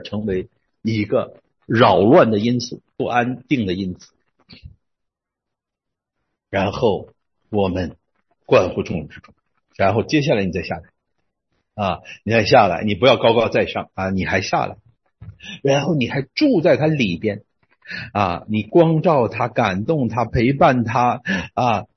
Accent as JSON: {"language": "Chinese", "region": "Northeast China", "country": "China", "said": "我们东北人有话直说，我们东北人可直啊！啊，俺们东北人那杆啊，俺说话直啊"}